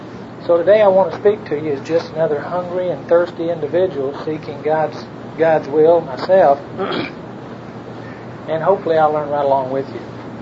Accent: Waco, Texas, United States; By the way, this is my wife, Brenda, over here, and we're from Waco, Texas.

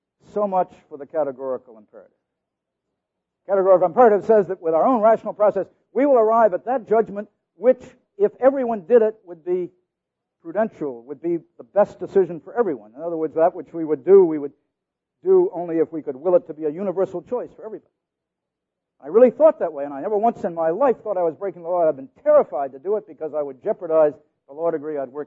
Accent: United States; I grew up in America during the Great Depression and thought that the great goal of life was success and material gain and power and influence.

